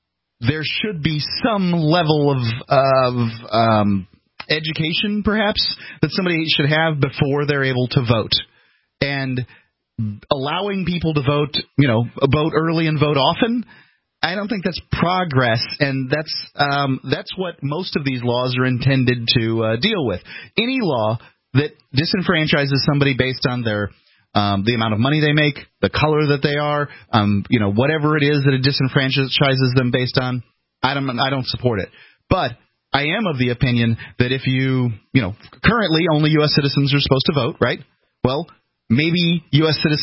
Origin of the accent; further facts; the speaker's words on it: the South, United States; Right, and I'm from the South, indeed.